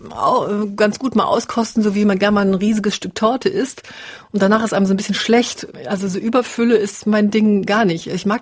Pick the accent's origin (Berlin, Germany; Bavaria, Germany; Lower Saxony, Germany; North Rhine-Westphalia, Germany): North Rhine-Westphalia, Germany; Cologne; now in Freiburg, Germany; Inzwischen würde ich, glaube ich, das Wort Heimat reservieren für den Kindheitsort. Also das ist in meinem Fall ein hässlicher Kölner Vorort